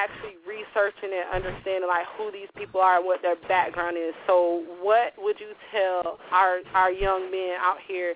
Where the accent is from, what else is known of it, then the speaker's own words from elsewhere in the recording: Palmetto, United States; I'm from Palmetto. Like, I grew up in Palmetto on 26th Street